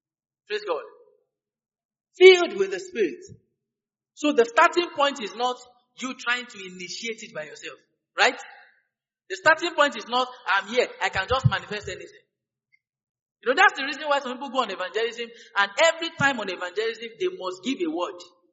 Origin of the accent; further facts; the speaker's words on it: Edo, Nigeria; What state are you from? I'm from Edo state. I can't have Tunde as a sister.